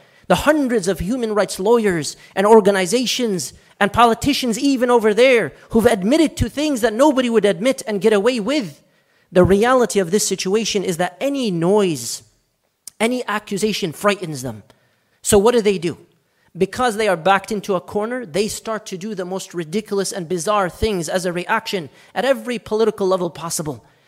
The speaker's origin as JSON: {"language": "English", "country": "United States", "said": "And as American Muslims, we have to be very conscious of that."}